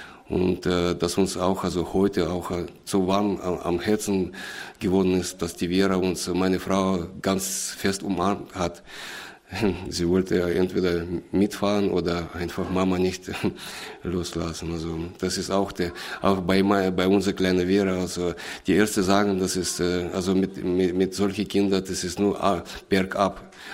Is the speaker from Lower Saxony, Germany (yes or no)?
no; Maxhütte-Haidhof, Bavaria, Germany; Also wir kommen aus Gemeinde Maxhütte, Heidhof, das ist in Bayern. Also das ist Südostbayern, in der Nähe von der tschechischen Grenze. Also wir sind eine kleine Gemeinde, circa etwas über 30 Gemeindeglieder.